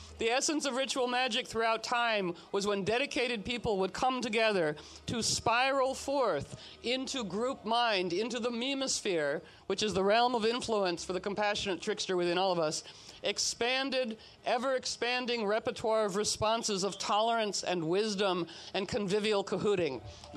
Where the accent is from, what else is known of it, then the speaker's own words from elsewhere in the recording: Washington, District of Columbia, United States; You know, I'm from Washington, D.C.